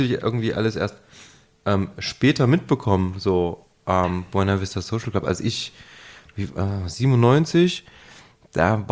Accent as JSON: {"language": "German", "town": "Jena", "region": "Thuringia", "country": "Germany", "said": "ich komme ja ursprünglich aus Jena"}